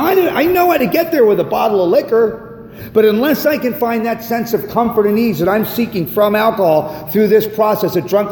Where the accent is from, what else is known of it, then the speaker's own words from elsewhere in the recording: Malibu, California, United States; I grew up in Malibu. What I want is a yacht and a Learjet.